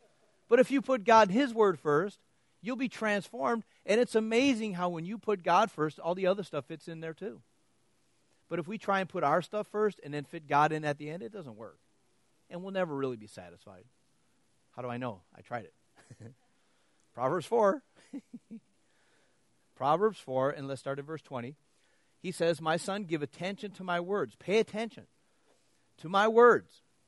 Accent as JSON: {"language": "English", "region": "Wisconsin", "country": "United States", "said": "I mean, I'm from Wisconsin. If you're not a Packer fan, they, like, kick you out of the state."}